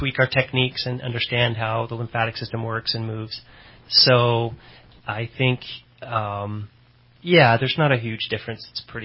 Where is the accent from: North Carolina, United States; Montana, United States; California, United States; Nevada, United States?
California, United States; Redding; It's a privilege to serve. I was born and raised here in Redding, so.